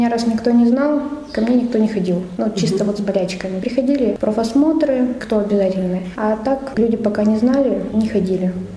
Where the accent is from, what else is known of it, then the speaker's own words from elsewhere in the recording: Kurgan, Kurgan Oblast, Russia; Из Кургана.